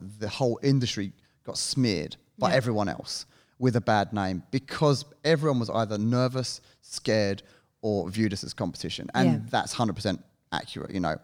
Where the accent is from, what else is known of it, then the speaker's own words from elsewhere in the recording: Sydney, New South Wales, Australia; we are two idiots from Sydney.